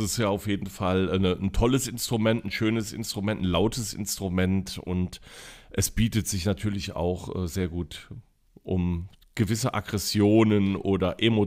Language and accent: German; Neuwied, Rhineland-Palatinate, Germany; also born or lived in Koblenz; Bei Koblenz, die Stadt heißt Neuwied, ist nur so 12, 13 Kilometer entfernt. Bin also als Schengel geboren und als Neuwitter Scherjer aufgewachsen. Wohne aber jetzt zwischen Neuwied und zwischen Koblenz in Bendorf.